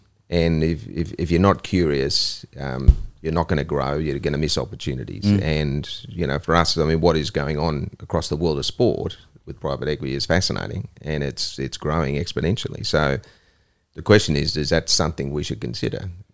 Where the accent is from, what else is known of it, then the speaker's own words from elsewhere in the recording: New South Wales, Australia; also born or lived in Victoria; am from New South Wales.